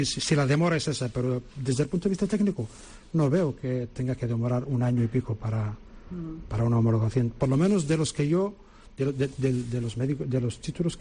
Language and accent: Spanish; Western Sahara; also born or lived in Cuba; now in Spain; Sí, soy del Sahara Occidental, sí.